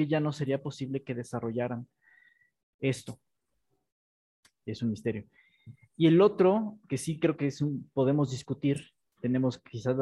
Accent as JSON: {"language": "Spanish", "region": "central Mexico", "country": "Mexico", "said": "Los del norte de México. Pero en el centro de México no tenemos acento."}